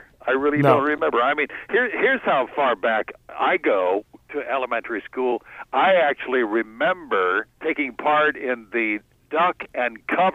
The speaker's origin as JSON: {"language": "English", "region": "California", "country": "United States", "tie": "born or raised there", "also_born_or_lived": "Lexington, United States / Reno, United States", "said": "I was born in Lexington, but we moved by the time I was not quite 2 years old. We were out in California. So I did a lot of growing up in Southern and Northern California and in Reno, Nevada"}